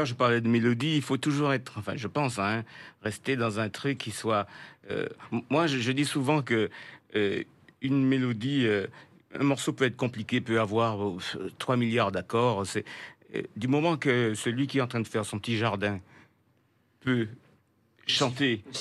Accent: Martinique; Je viens de la Martinique et je suis très ancré, c'est vrai, dans ma musique, dans la musique du tambour, notamment.

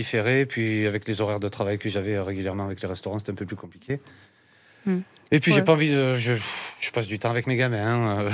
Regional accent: Provence-Alpes-Côte d'Azur, France; also born or lived in Manosque; c'était à 8 km de là où j'ai grandi, en fait, dans le Vaucluse.

